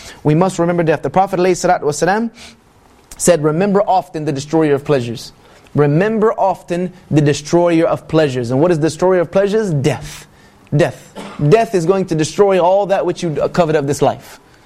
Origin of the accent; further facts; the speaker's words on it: the South, United States; forgive me for my English. I'm from the South, we have no grammar or anything like that. We just talk.